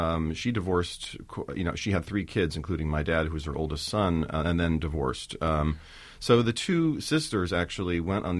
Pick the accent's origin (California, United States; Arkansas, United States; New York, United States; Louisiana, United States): California, United States; I grew up in California in the 70s, in the Bay Area